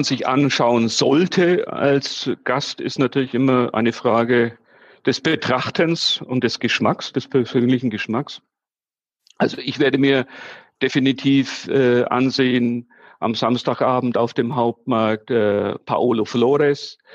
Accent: Nuremberg, Bavaria, Germany; Ich bin im Nürnberger Westend groß geworden.

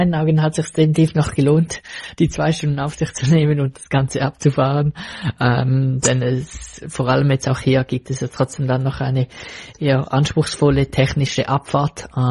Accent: Switzerland; wir als Schweizer sind hier sehr verwöhnt mit den Straßenbelägen

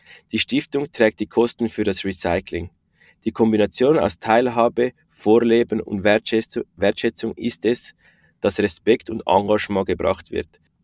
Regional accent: Switzerland; dass wir jetzt da als Schweizer auch in diesen Ländern sollen leben und das mit ihnen umsetzen.

